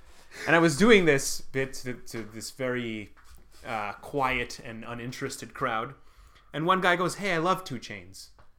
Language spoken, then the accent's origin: English; Montreal, Quebec, Canada; I always wanted to do it growing up in Montreal, seeing a lot of comedy shows.